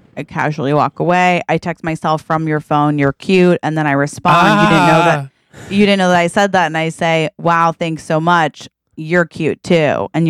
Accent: Boring, Oregon, United States; I'm very masculine. Yeah. Because I grew up in Boring, Oregon.

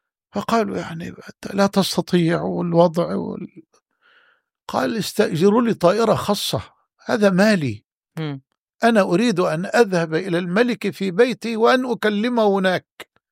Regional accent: Egypt; بقصة رجل عندنا في مصر

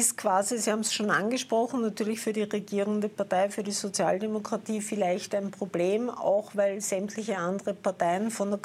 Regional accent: Vienna, Austria; Grundsätzlich bei schönem Wetter gehen wir Wiener und Wienerinnen, das sage ich jetzt dem Kärntner, aufessen.

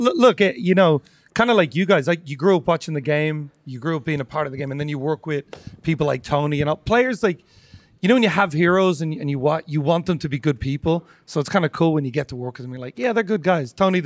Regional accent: Dublin, Leinster, Ireland; No, I'm from Dublin.

